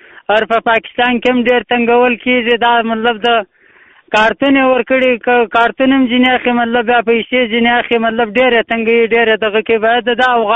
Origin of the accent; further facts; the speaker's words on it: Takhar, Afghanistan; now in Iran; زه د افغانستان د تخار د ولایت یم. زه اوس په ایران کې اوسېږم. د ایران نه زنګ درته وم،